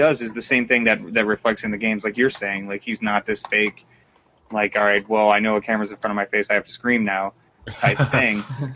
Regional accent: Geneva, United States; We're from Geneva, which we just make it over the population to be a city.

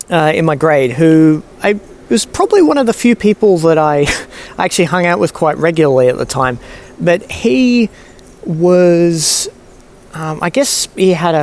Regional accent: Singapore; growing up in Singapore, it's summer all year round.

